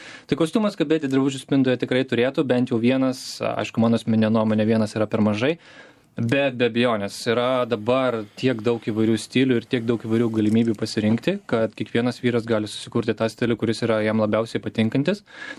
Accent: Kaunas, Kaunas County, Lithuania; aš pats esu iš Kauno, tai kaip žinia, ko gero kiekvienas kaunietis turi.

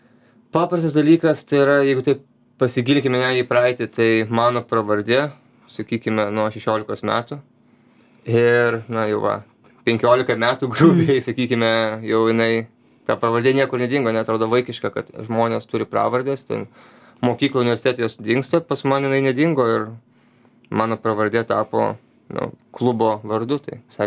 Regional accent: Vilnius, Vilnius County, Lithuania; esu vilnietis

